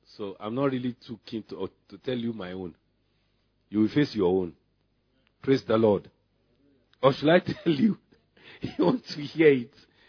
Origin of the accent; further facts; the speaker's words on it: Lagos, Nigeria; also born or lived in Ibadan; I'm from Ibadan, but I was brought up in Lagos.